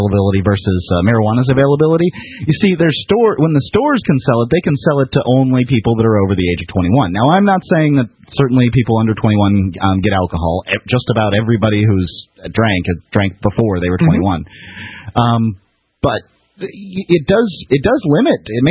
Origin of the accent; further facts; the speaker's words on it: Sarasota, Florida, United States; I grew up in Sarasota, Florida, lived there for 30-something years.